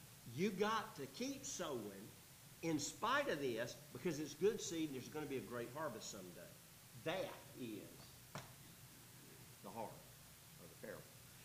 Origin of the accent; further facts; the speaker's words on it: Atlanta, Georgia, United States; Not that I know a lot about agriculture. I'm from Atlanta. We used to think that beans grew in cans